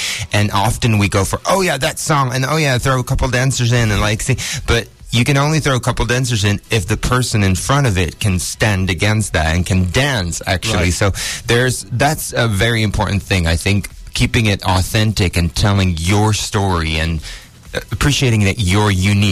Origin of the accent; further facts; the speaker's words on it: Netherlands; I'm from Holland. Like, what artist breaks through from that small country?